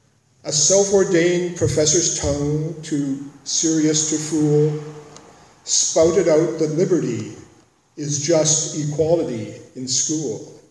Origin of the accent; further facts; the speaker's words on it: Port Arthur, Ontario, Canada; born there; I was born in Port Arthur in 1942.